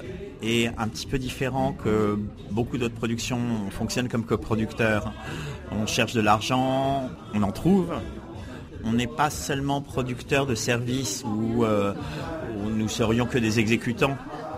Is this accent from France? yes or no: yes; France; now in Prague, Czech Republic; Je suis français ou je suis d'origine française